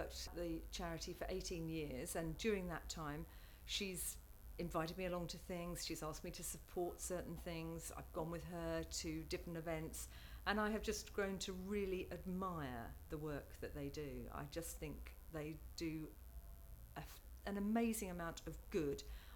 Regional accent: White Notley, East of England, United Kingdom; I'm 52 and I come from White Notley in North Essex.

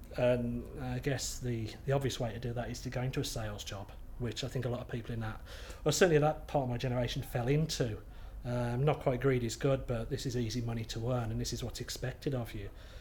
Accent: Lichfield, West Midlands, United Kingdom; I come from Lichfield in Staffordshire, up in the Midlands. I'm 30-something years old.

